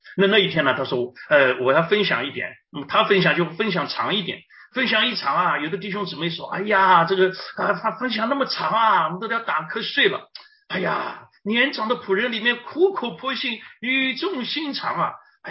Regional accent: Shanghai, China; 我是上海人，我很喜欢吃生煎包啊，啊，那么有一次呢，回到上海啊

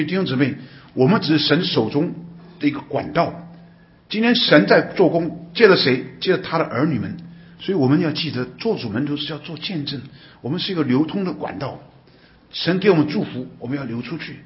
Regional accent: Taipei, Taiwan; 所以我就这样从小在教会里长大，感谢神，不晓为什么我礼拜六就喜欢到教会去，跟弟兄姊妹，跟大哥大姐姐，尤其台北国语礼拜堂

